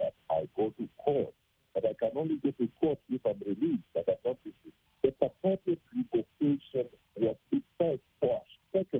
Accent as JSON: {"language": "English", "country": "Kenya", "said": "and that I would be arriving in Kenya as a Kenyan."}